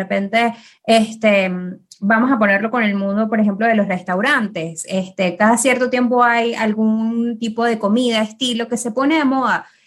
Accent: Venezuela; nosotros crecimos en Latinoamérica y en Venezuela específicamente, muy influenciados por la televisión anglosajona

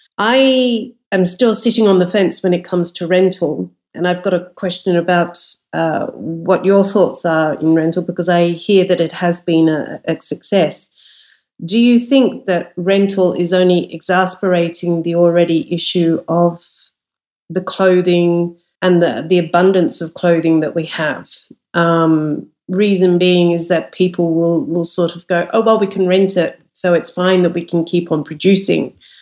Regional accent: Australia; I grew up in Oz around when good old Stuart Membry was around in sort of the early 80s

